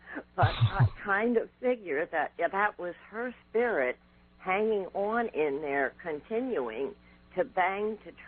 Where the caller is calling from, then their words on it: Nanticoke, Pennsylvania, United States; I'm calling from Nanticoke, Pennsylvania, W-I-L-K land.